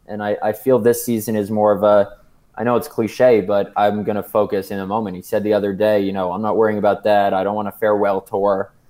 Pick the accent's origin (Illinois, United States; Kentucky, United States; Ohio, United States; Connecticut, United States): Connecticut, United States; also born or lived in New York City; We would always give him crap because, you know, I'm from Connecticut, New York City. You know, nobody wears Crocs there.